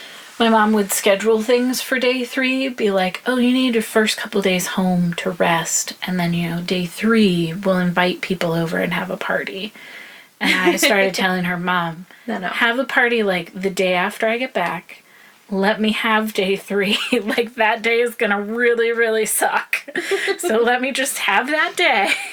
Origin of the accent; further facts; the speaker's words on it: the South, United States; maybe this is because I'm from the South, I'm not sure